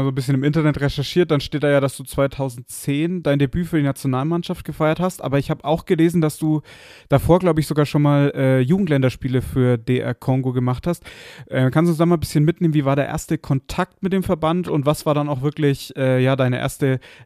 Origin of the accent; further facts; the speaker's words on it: Bavaria, Germany; Ich komme ja aus der Region Nürnberg und bin damals immer zur zweiten Mannschaft des Clubs gegangen